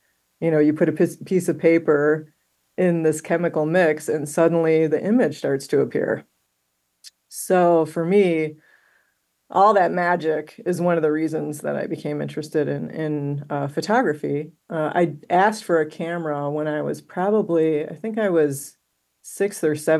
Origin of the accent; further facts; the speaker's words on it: Homewood, Illinois, United States; I was born in Ingalls Hospital in the south suburbs of Chicago. I grew up in Homewood. I went to Homewood Flossmoor High School. I grew up in the 70s and the 80s.